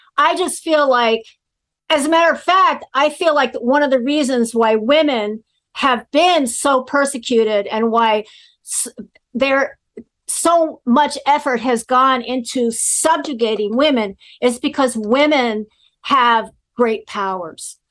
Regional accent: Haiti; I was brought up in Haiti.

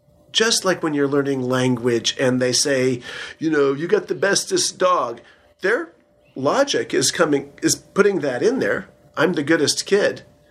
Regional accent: Midwest, United States; And I'm from the Midwest originally, so I spent the first, few decades of my life walking on solid ground.

